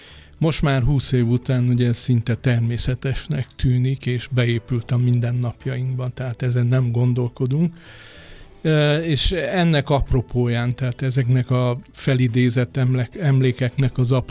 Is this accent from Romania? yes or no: yes; Transylvania, Romania; Én Erdélyben születtem, tehát ott nőttem fel